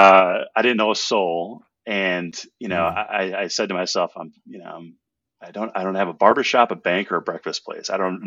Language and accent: English; Minnesota, United States; And my wife, who's from Alaska originally, and I'm from Minnesota